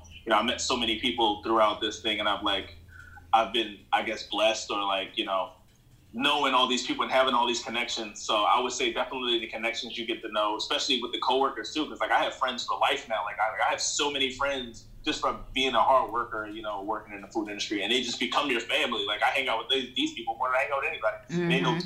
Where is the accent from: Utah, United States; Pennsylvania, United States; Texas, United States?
Pennsylvania, United States; Philadelphia; because like me growing up in North Philly, I knew nothing about Jameson.